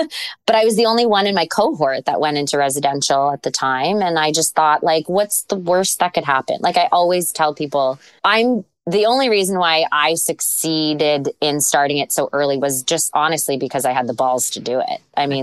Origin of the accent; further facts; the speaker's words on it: Canada; I'm Canadian. I'm Asian, but I'm Canadian. So I don't, specifically, I'm first born or first generation on my mom's side, second generation on my dad's side.